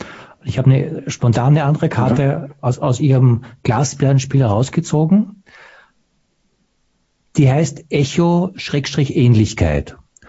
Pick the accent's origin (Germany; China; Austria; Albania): Austria; ich bin ja auch in Österreich aufgewachsen.